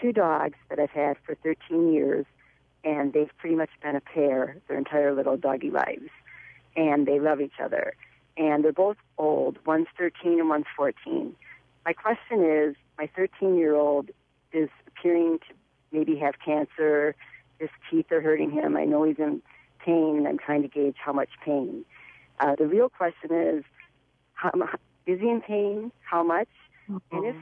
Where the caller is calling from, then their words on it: Minneapolis, Minnesota, United States; Minneapolis.